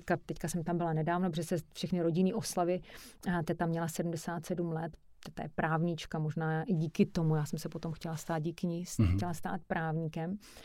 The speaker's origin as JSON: {"language": "Czech", "town": "Pardubice", "region": "Pardubice Region", "country": "Czechia", "tie": "born or raised there", "said": "ale jsem do Pardubice mi jezdila vždycky hrozně ráda, tam mám i sestřenici a do dneška vlastně tam jezdíme, takže to je moje rodné město."}